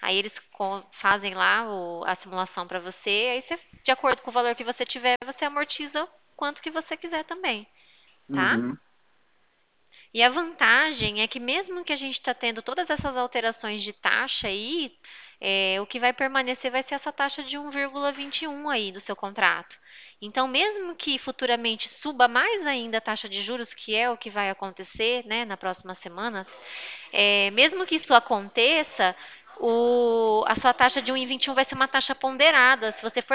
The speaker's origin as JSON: {"language": "Portuguese", "town": "Araçatuba", "region": "São Paulo", "country": "Brazil", "said": "Nós aqui somos de Araçatuba."}